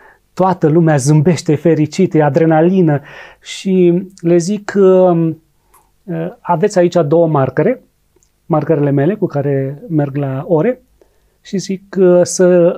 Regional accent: Romania; Și eu, ca român, mă uit așa

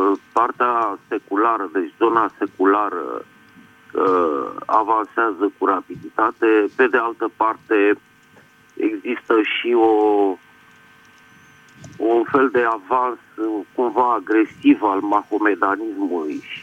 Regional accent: Bucharest, Romania; din București.

